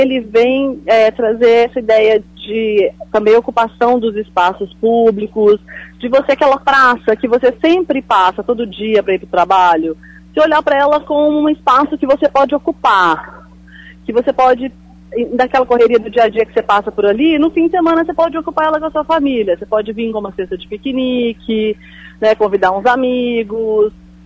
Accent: Belo Horizonte, Minas Gerais, Brazil; now in São Paulo, Brazil; eu sou daqui, né, de BH, moro em São Paulo há 12 anos.

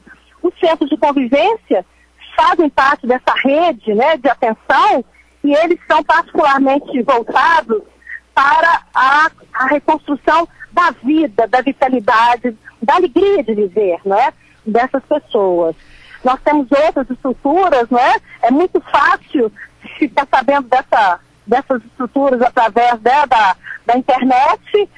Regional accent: Brazil; E nessa vida, sendo brasileira, a gente acaba tendo que aprender a sobrevivência.

